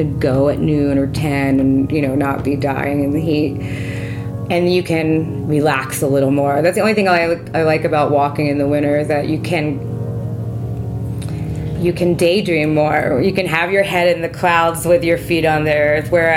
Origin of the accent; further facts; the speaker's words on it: Philadelphia, Pennsylvania, United States; now in Yucca Mesa, United States; since I'm from Philly